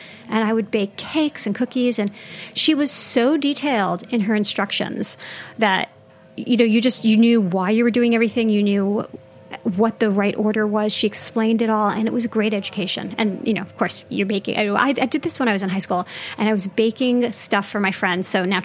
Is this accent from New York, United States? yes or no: yes; Brooklyn, New York, United States; They live in Brooklyn. I grew up in Flatbush, which is now Ditmas Park, but then it was Flatbush.